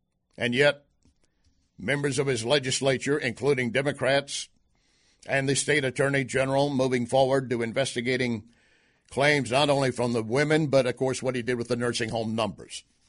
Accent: New York, United States; You know, I'm a New Yorker. I can do everything.

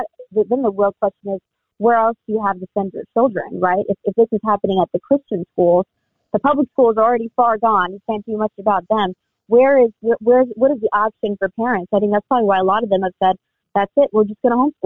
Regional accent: Wisconsin, United States; I've listened in on them in Wisconsin, in my hometown, to the teachers

